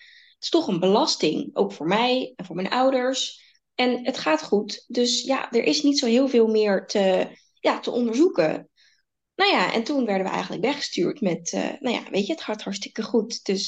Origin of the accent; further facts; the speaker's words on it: Rotterdam, South Holland, Netherlands; born there; Ik ben geboren in het Academisch Ziekenhuis, in het Sophia Kinderziekenhuis in Rotterdam.